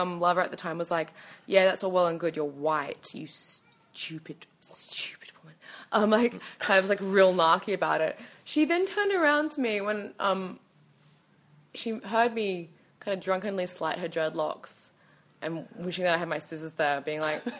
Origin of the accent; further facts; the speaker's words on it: Sydney, New South Wales, Australia; I'm very fucking proud to be, say, I'm from Western Sydney.